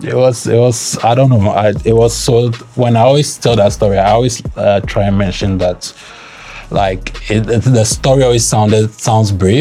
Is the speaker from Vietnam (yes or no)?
no; Ghana; moved away as an adult; I was born and raised in Ghana, went to Infantepim.